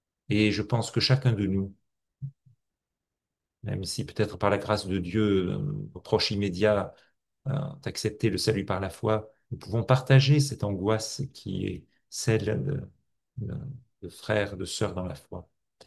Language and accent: French; France; born there; je suis né en 1966, en France, dans telle condition